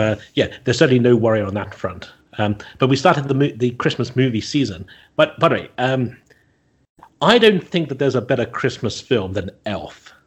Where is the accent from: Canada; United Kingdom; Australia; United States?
United Kingdom; London; from London.